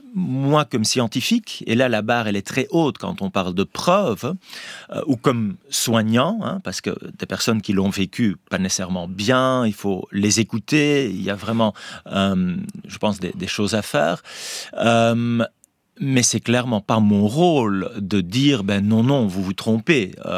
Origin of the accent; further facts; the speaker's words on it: Flanders, Belgium; French is a second language; moi, je suis un flamand, grandi dans une famille catholique.